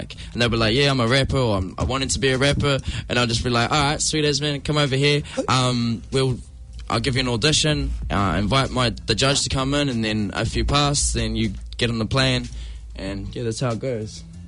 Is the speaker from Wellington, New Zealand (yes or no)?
no; Whanganui, Manawatū-Whanganui, New Zealand; Shout out to my hometown, Whanganui. It's quite sad what's going on there, but we've got to spread good vibes, man.